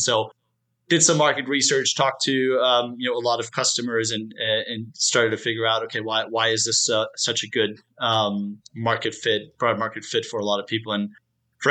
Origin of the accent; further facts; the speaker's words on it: Germany; moved away as an adult; now in United States; I was born and raised in Germany. Not sure if you knew about that, but born and raised in Germany. Came to the U.S. By running track. I ran track at the University of Texas.